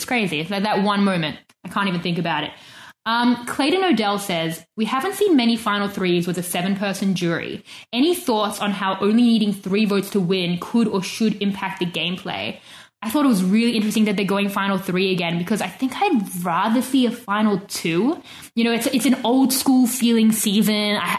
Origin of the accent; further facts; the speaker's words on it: New Zealand; Yes, I am from New Zealand.